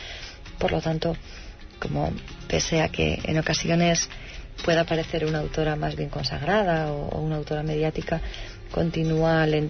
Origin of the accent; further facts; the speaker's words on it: Llodio, Basque Country, Spain; en un pueblo como el que yo me crié, que fue Llodio, cerca de Bilbao, no había más que una coral.